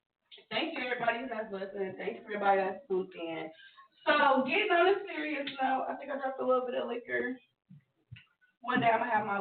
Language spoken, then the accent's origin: English; Cleveland, Ohio, United States; I'm 24. I'm from the Cleveland area.